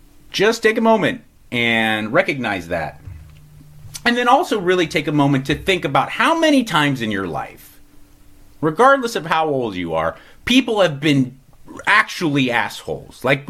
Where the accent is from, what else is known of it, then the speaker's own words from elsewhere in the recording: Kenya; I'm from Kenya. We don't just leave our neighbor to struggle.